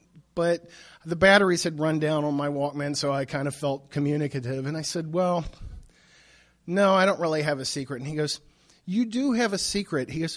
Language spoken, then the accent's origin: English; Skaggsville, Maryland, United States; because I grew up in Skaggsville. I was used to Howard County. My school system was so white that I was convinced for a while that Soul Train was science fiction.